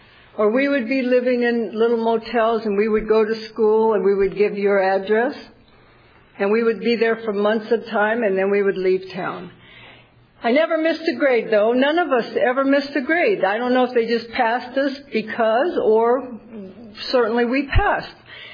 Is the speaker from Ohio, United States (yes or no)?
no; Galveston, Texas, United States; born there; I was born in Galveston, Texas.